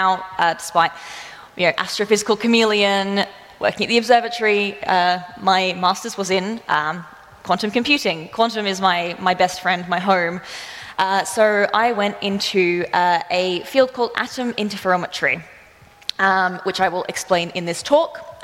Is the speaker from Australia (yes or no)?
yes; Australia; now in Toowoomba, Australia; Now, I grew up in regional Australia, so if you're trying to pick my accent, that's where it's from, but I've been living here for a few years now.